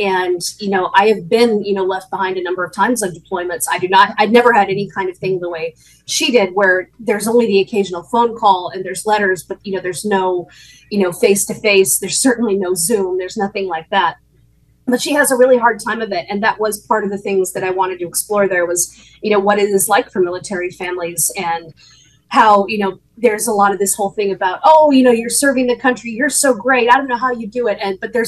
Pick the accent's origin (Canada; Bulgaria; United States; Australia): United States; being an American feels like a complicated thing right now.